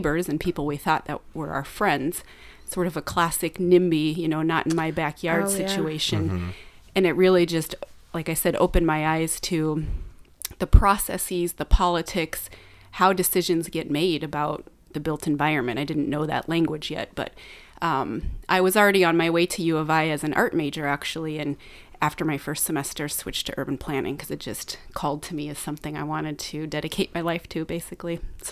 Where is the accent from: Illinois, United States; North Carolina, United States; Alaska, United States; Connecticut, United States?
Illinois, United States; Galesburg; my stepfather was appointed to fill a vacancy on the city council in my hometown of Galesburg, Illinois